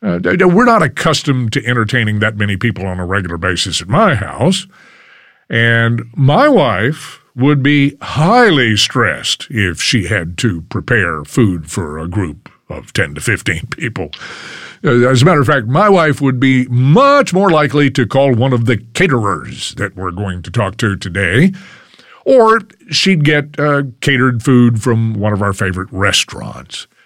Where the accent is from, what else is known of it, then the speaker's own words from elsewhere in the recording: Texas, United States; And besides, I'm a Texan, and I love Whataburger.